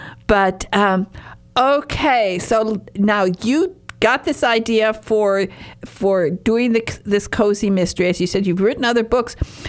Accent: Highland Park, Michigan, United States; also born or lived in Upper Peninsula; I grew up in Highland Park.

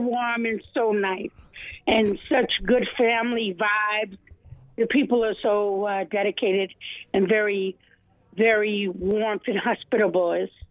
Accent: Chicago, Illinois, United States; now in Fort Lauderdale, United States; I live north of Fort Lauderdale, and I really love, I was born and raised in Chicago.

